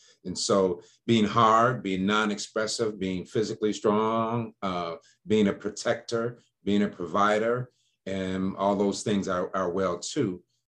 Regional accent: Detroit, Michigan, United States; I certainly can speak to growing up in Detroit in a majority Black community, majority Black schools.

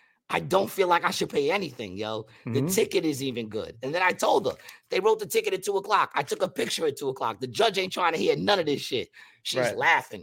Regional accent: New York, United States; Listen, I'm from New York.

